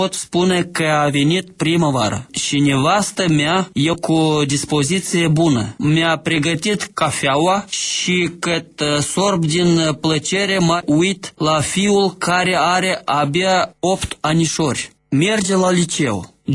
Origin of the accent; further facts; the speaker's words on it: Avdarma, Gagauzia, Moldova; Chiar din satul meu natal, Avdarma, în stânga Nistrului, locuiesc rude, mulți colegi de clasă.